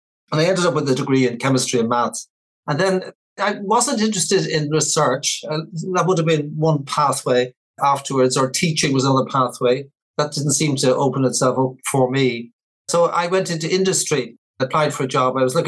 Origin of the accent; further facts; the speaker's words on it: Dublin, Leinster, Ireland; I grew up in Dublin, Ireland, in a lower middle class, I would say, type of suburb. Two of them, actually, but they were similar enough.